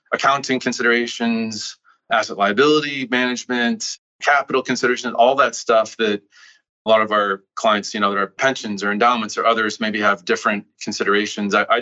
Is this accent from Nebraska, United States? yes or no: yes; Omaha, Nebraska, United States; So I grew up in Omaha, Nebraska. No, I do not know Warren Buffett. I wish I could say that I did, but I grew up there. I went to school at Nebraska.